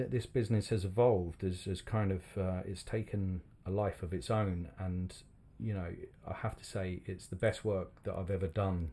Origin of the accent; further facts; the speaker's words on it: Ireland; I think, look, we're from Ireland, and we're always going to have our main base there.